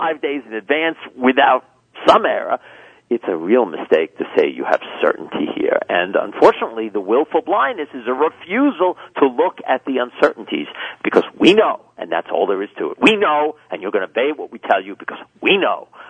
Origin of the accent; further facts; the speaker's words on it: New York, United States; I'm a New Yorker